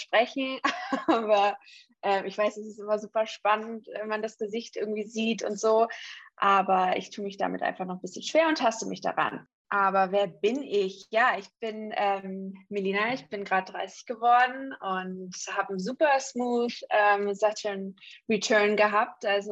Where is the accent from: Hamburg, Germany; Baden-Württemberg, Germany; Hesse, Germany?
Hamburg, Germany; also born or lived in abroad; ich bin aus Hamburg, gebürtig aus Hamburg. Ich habe viele, viele Jahre auch im Ausland gelebt, bin im Ausland auch zur Schule gegangen